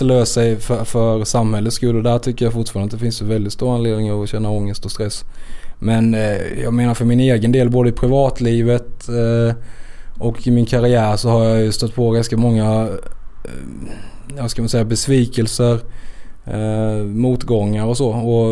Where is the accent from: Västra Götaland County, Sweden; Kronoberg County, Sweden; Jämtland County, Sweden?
Kronoberg County, Sweden; Växjö; accent: Växjö; Jag låter ju verkligen som en Växjökille liksom. Men jämfört med mina morföräldrar så här, eller jag har ändå slipat nu.